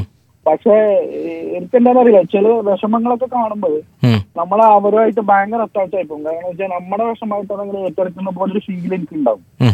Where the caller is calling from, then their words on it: Abu Dhabi, United Arab Emirates; ഞാൻ അബുദാബിയിൽ നിന്നാണ്.